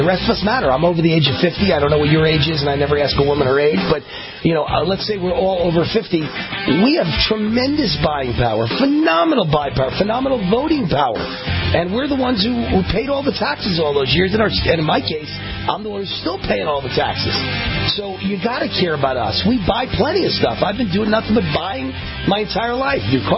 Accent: New York, United States; now in Las Vegas, United States; Well, I'm originally from New York, not that far from Philly.

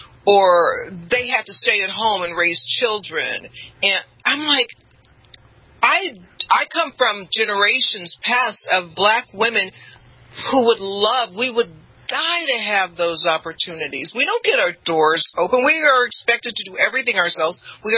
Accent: Los Angeles, California, United States; I came from the inner city. I came from Watts in Los Angeles.

